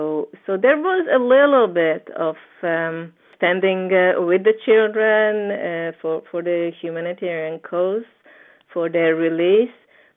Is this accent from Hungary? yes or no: yes; Hungary; now in Israel; I come from Hungary. I live in Israel for almost 30 years now. Here's where I raised a family.